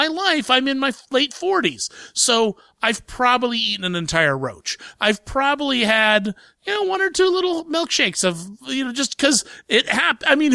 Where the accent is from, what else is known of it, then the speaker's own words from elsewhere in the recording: Ohio, United States; I'm from Central Ohio, and it happened in the Central Ohio area.